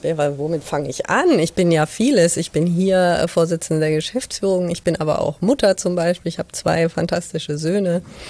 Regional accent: Cologne, North Rhine-Westphalia, Germany; Ich bin Kölnerin.

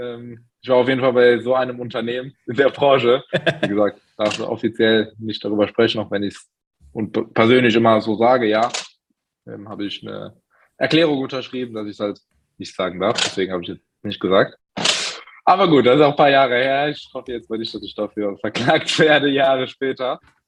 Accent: Mannheim, Baden-Württemberg, Germany; now in Frankfurt am Main, Germany; wie Ruslan bereits gesagt hatte. Ich bin 21 Jahre alt, wohne in Frankfurt am Main, bin ursprünglich aus Mannheim

